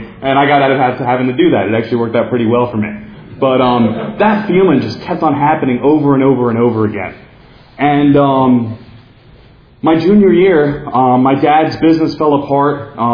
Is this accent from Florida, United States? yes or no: no; New Jersey, United States; and because I was from New Jersey, and because I wasn't as cool as them